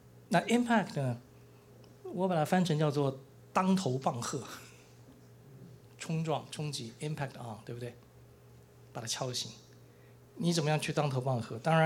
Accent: Taiwan; 我们从小在台湾

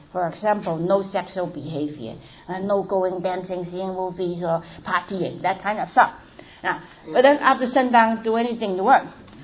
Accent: Hong Kong; born there; I was born in Hong Kong, also to Chinese parents.

